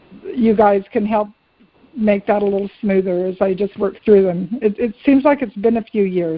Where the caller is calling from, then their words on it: Virginia, United States; Oh, hi, Jimmy and Reverend Debbie. … in Virginia.